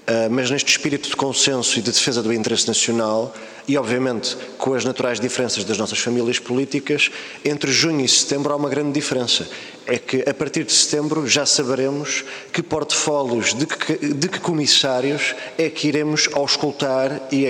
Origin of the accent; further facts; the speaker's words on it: Portugal; nós como portugueses